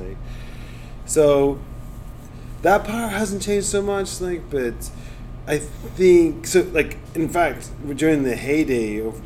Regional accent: United States; now in Scotland, United Kingdom; As a person, like I came from America to Scotland. I kind of want integration more with Scotland.

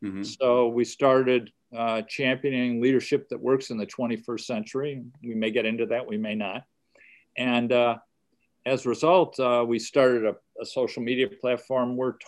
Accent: Chicago, Illinois, United States; I grew up in Chicago, went to college and graduate school at Northwestern University, Kellogg.

